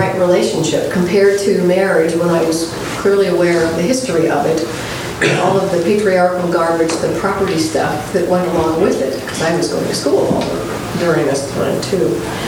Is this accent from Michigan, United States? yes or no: no; Story City, Iowa, United States; And I was raised in Story City, Iowa, which you've probably never heard of it. It's right in the geographic center of the state